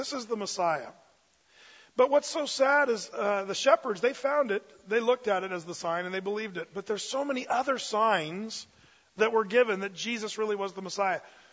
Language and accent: English; California, United States; So, no, we're all from California.